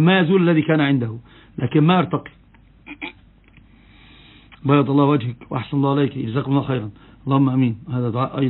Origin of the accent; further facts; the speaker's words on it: Egypt; أنا أقول له أنا من مصر، يقول أنت مصري، أقول نعم،